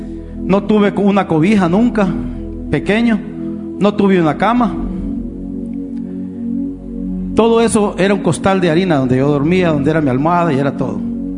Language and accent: Spanish; Comayagüela, Francisco Morazán, Honduras; Bueno, pasaron los días y nos fuimos de vivir de Comayagüela a la colonia El Reparto. Entonces allá empecé a llevarme con otro tipo de personas, ¿verdad?